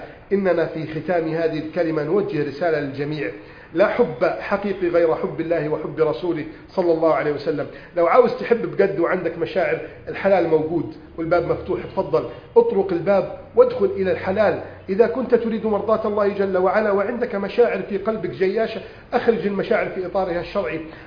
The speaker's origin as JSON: {"language": "Arabic", "country": "Egypt"}